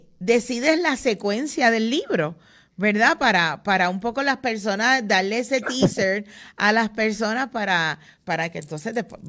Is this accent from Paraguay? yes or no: no; Santa Isabel, Puerto Rico; yo no soy ponceña, pero me crié en el sur, me crié en Santa Isabel, y mi familia es de Santa Isabel y de Adjuntas, así que estoy ahí como que bordeando a Ponce.